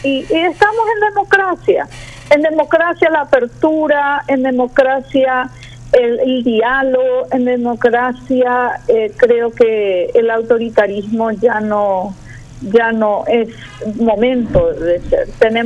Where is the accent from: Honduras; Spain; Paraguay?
Paraguay; soy paraguaya y soy liberal.